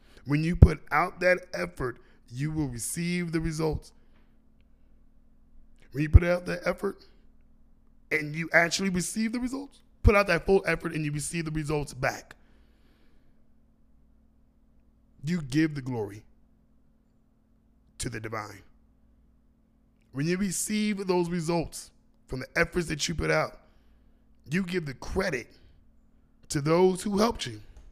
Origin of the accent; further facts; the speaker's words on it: San Antonio, Texas, United States; I'm from San Antonio, Texas, and I believe in the power of effort.